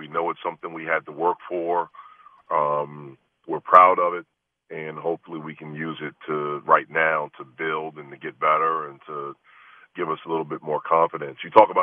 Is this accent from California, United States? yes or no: no; North Carolina, United States; I mean, with me growing up in North Carolina, as a young kid, I was a huge Carolina fan.